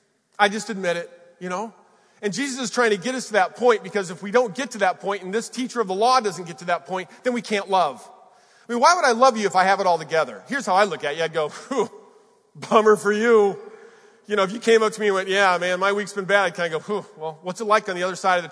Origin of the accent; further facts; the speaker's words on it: Colorado, United States; You know, I'm from Colorado. We haven't won a football game in like 20 years, so I'm thinking, go Buffs.